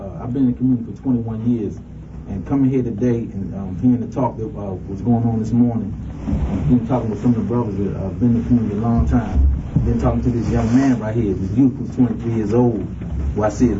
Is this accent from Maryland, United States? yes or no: yes; Glenarden, Maryland, United States; Master Takwa, no, Lenard, Maryland.